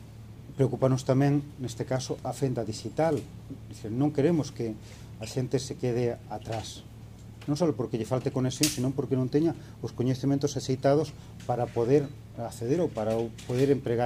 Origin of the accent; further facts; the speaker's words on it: Ourense, Galicia, Spain; os cidadáns ourensans que nos desplazamos a Santiago, que vimos de Santiago a Ourense.